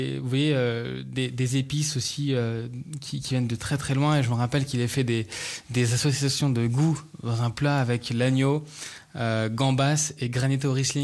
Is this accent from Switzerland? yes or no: no; Beaune, Bourgogne-Franche-Comté, France; born there; je suis bourguignon, je suis absolument confus. Ouais. Mais oui, effectivement, je suis né aux Hospices de Beaune.